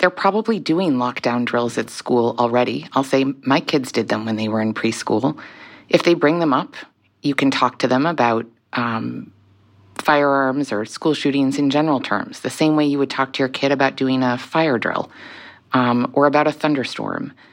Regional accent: Rhode Island, United States; In my home state of Rhode Island

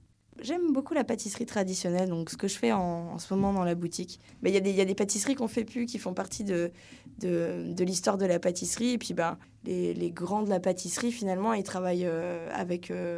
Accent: Rennes, Brittany, France; now in Montreal, Canada; je viens de Rennes

